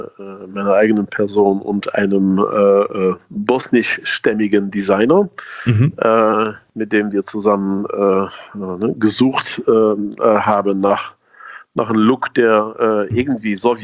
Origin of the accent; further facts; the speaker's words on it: Breda, North Brabant, Netherlands; German is a second language; now in Moscow, Russia; Ja, aus Breda, aus dem Kaff im Süden, auf der belgischen Grenze.